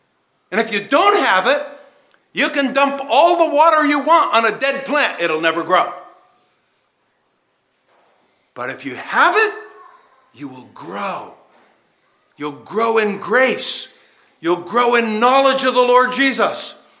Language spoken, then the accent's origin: English; Boston, Massachusetts, United States; now in Canada; I grew up in Boston and you got another kind of life because you grew up here in Canada and PEI